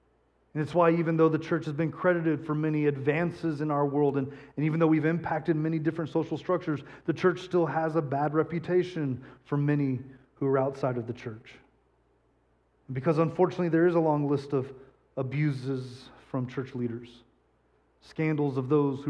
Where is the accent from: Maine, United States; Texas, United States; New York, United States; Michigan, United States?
Texas, United States; I grew up in West Texas, and I can remember In my young years growing up, my family would drive to southeast New Mexico every year for Thanksgiving.